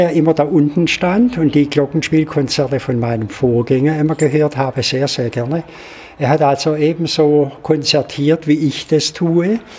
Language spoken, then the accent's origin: German; Esslingen, Baden-Württemberg, Germany; born there; Und da ich Esslinger bin, gebürtiger Esslinger, dann habe ich gesagt, ich will es einfach versuchen.